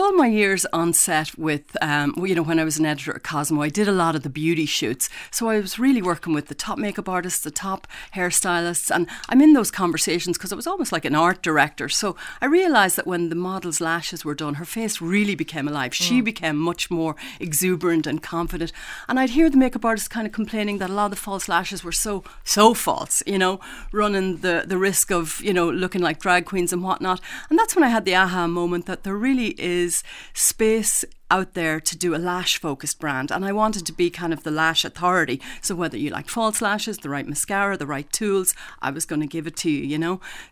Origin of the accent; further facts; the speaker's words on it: Ireland; accent: Irish; of course, everyone always picks up on my Irish accent straight away.